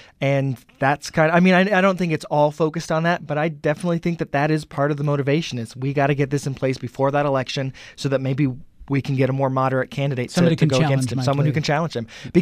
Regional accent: Texas, United States; I mean, I grew up in Texas, and that's how they do it.

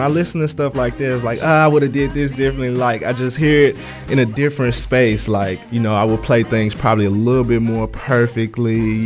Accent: Memphis, Tennessee, United States; When I say I'm from Memphis, I automatically get respect.

